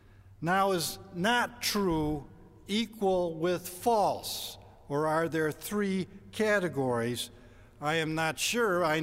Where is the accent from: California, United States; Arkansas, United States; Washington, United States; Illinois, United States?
Illinois, United States; Chicago; Growing up in Chicago for 30 years, I believe I can identify another person who grew up in the city using the standard of how they pronounce the name of the city.